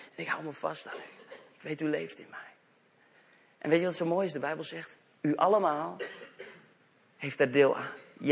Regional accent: The Hague, South Holland, Netherlands; Ik kom oorspronkelijk uit Den Haag en sommige mensen zeggen dat je dat kunt horen.

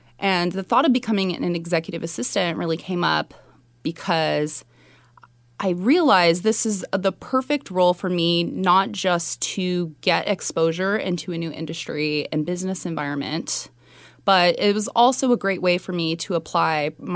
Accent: Sunnyvale, California, United States; also born or lived in Mountain View; I was born in Mountain View, and I was raised in Sunnyvale.

